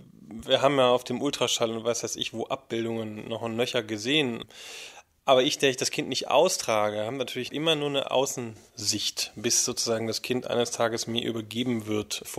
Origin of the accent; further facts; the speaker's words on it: Lower Saxony, Germany; born there; now in Leipzig, Germany; ich bin 31 Jahre alt, gebürtig aus Niedersachsen, lebe in Leipzig als freischaffender Komponist